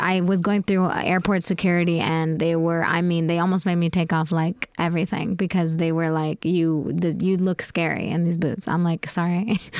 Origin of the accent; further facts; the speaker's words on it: Virginia, United States; I mean, I grew up in Virginia, and I did not have an easy time in school.